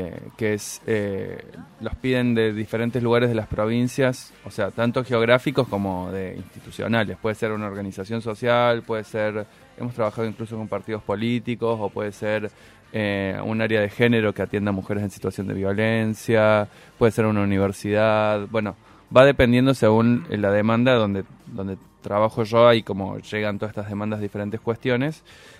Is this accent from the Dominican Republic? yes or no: no; Córdoba, Argentina; soy de la provincia de Córdoba. Igual mi acento está